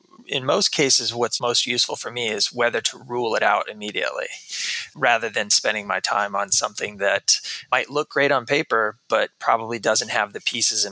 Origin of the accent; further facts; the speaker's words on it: Texas, United States; Well, I grew up in Texas most of my life.